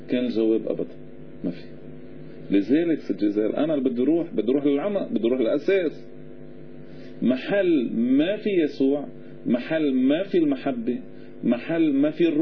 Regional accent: North Governorate, Lebanon; أنا مضيع اسم عبدين قضاء بشري، ضيعتنا تبقى قديما

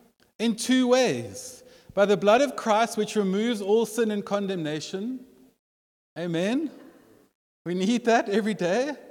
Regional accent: Sea Point, Western Cape, South Africa; born there; I was born in Sea Point. That's probably why I look like that. Sea Point was a wild place back in the day.

